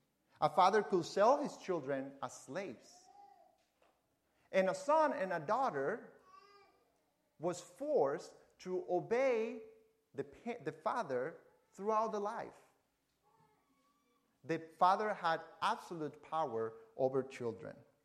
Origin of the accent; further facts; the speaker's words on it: Argentina; English is a second language; I know it is hard to tell that I have an accent, but I do, surprise. And the reason is because I was raised in Argentina where Spanish was spoken.